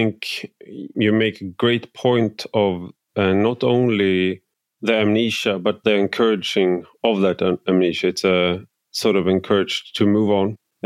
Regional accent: Sweden; And so that was actually one of the first responses from our prime minister and our ex-prime minister, who's Magdalena Andersson

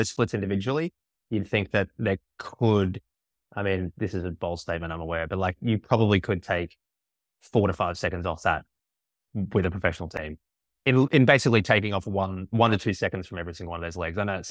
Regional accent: Australia; being Australian, I was like, what's DMR again?

